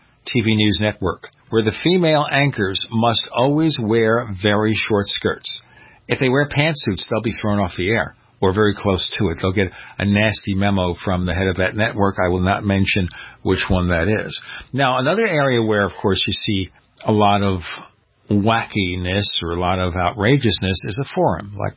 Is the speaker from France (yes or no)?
yes; France; actually I come from France.